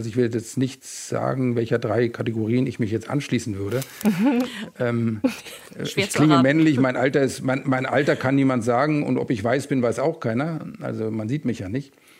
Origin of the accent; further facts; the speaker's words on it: Germany; ich will jetzt auch nicht sagen, ob ich Migrationshintergrund habe, aber ich definiere mich als Deutscher, ganz klar.